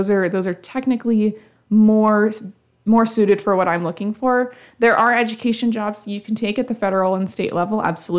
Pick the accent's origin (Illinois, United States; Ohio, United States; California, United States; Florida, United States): Ohio, United States; Dayton; So, I'm originally from the Dayton, Ohio area, which is obviously not near here. I grew up all my life in Ohio, and I kind of just decided to keep my Midwest trend going.